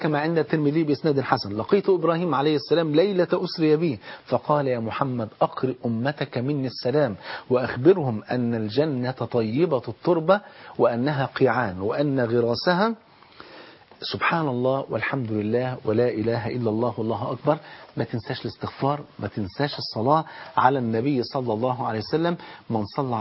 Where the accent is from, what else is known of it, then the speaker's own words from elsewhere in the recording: Egypt; احنا كمصريين